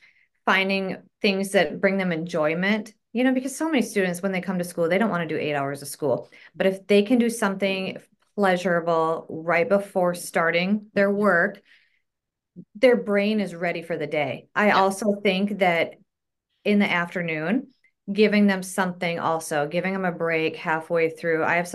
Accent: Minnesota, United States; I did. Yes. I grew up in the Twin Cities

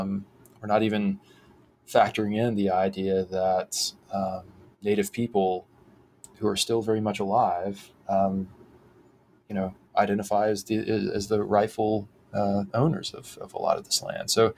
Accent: Thomasville, Georgia, United States; But in my hometown, where I live again now, Thomasville, Georgia, there was a, you know, we had our sort of moment in the sun in the 60s, 70s, and 80s

